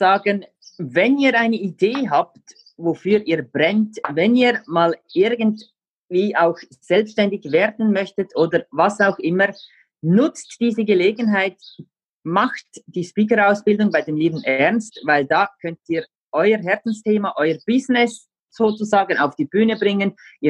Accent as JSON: {"language": "German", "country": "Switzerland", "said": "Wir haben ja auch jetzt Ausnahmezustand, alles ist geschlossen, auch bei uns in der Schweiz."}